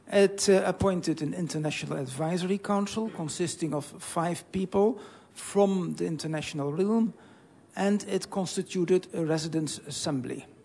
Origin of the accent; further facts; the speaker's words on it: Netherlands; moved away; I'm from Holland originally.